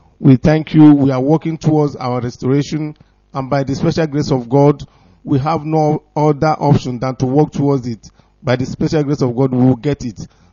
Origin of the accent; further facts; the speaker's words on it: Imo, Nigeria; now in Italy; I am from Uguta, Njoimobi, Uguta, Arujo of Imo State, Biafra land.